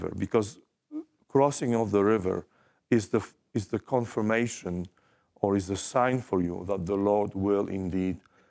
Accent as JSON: {"language": "English", "country": "Poland", "tie": "born or raised there", "said": "I grew up in Poland. I grew up Catholic."}